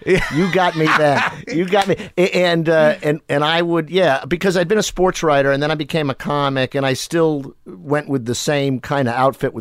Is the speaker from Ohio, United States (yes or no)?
no; Boston, Massachusetts, United States; also born or lived in Newton / Beverly; I'm from Boston. I grew up in Boston. I grew up